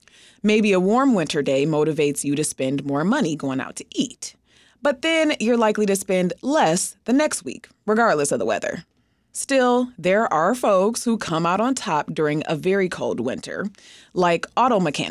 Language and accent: English; Michigan, United States; I'm from Michigan, so I knew about Mackinac Island, but I haven't been there since I was a tiny, tiny youngin'